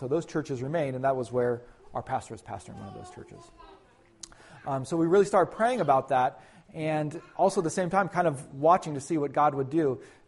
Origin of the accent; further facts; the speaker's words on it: California, United States; I'm from California, so it was a shock coming to see like snow and green trees and flowers and all that. We're brown and warm all year round down there.